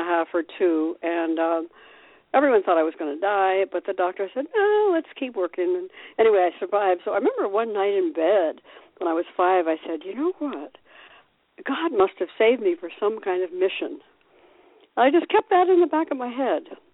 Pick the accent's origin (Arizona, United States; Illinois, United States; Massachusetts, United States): Massachusetts, United States; Winchester; born there; also born or lived in New York; Okay, well, I was born in Winchester, Massachusetts, very near Boston